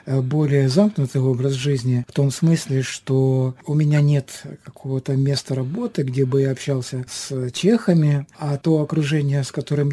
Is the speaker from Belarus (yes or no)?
no; Ukraine; Кто-то знает, что я из Украины, кто-то не знает, что я из Украины.